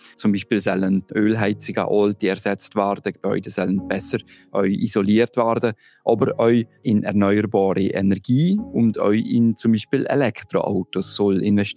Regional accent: Valais, Switzerland; Ja, also so Naturereignisse kommen ja im Wallis relativ viel vor.

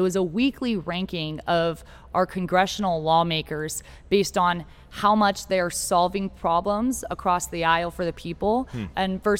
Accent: San Antonio, Texas, United States; born there; also born or lived in Arizona / California / Virginia; And so I was born in Texas, San Antonio. My dad's from Texas, his grandpa, they all served as law enforcement officers in San Antonio.

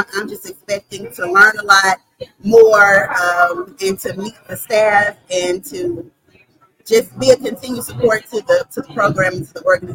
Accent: Mississippi, United States; now in Jackson, United States; Originally, I'm from Tyvesco, Mississippi, but I am a Jackson transplant. I met my wonderful husband here.

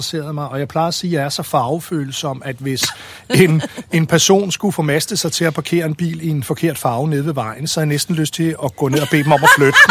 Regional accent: Valby, Capital Region of Denmark, Denmark; Jeg voksede op i Valby, først i en lejlighed, og så i et lille rækkehus.

